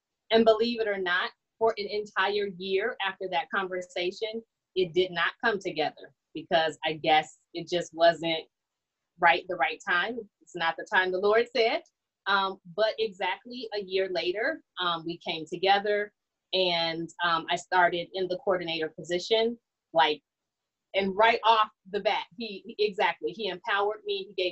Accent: Chicago, Illinois, United States; I grew up in Lake Region Conference here in Chicago, South Suburbs

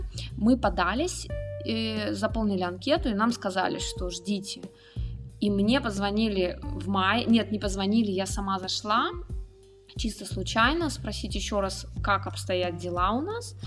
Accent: Omsk, Omsk Oblast, Russia; now in Berlin, Germany; А, мы из Омска.

